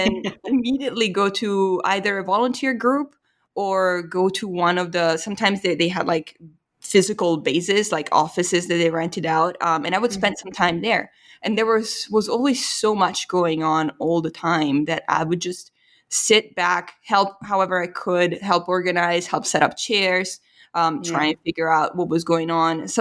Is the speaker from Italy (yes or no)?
yes; Italy; English is a second language; And then immediately it was like, yeah, you know, I'm from Italy.